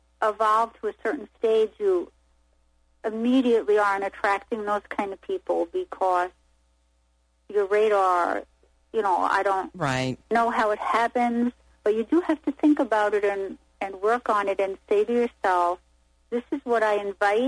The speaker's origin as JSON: {"language": "English", "region": "New York", "country": "United States", "tie": "born or raised there", "said": "1,000 years ago, when I was growing up in New York, and you know, a tough neighborhood"}